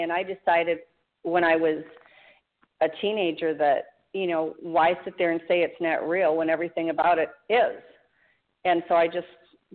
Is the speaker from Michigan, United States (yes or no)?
yes; Michigan, United States; moved away as an adult; now in South Carolina, United States; I grew up in Michigan. And up until a year ago, I've always lived in Michigan. And I now am living in South Carolina.